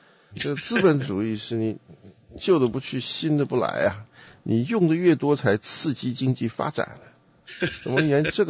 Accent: China; 真的是给我们中国人好像打了一个强心针

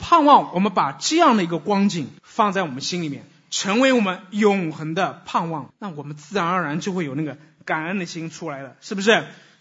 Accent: China; 不是像我们中国人讲的有一个这个暂时的这个热炕头

